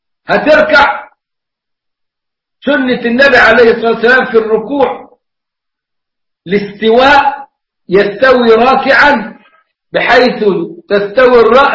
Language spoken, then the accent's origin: Arabic; Upper Egypt, Egypt; أنا لما نشأت في الصعيد مذهبنا هناك مالكي، وأنا تعلمت المذهب الحنفي في الأزهر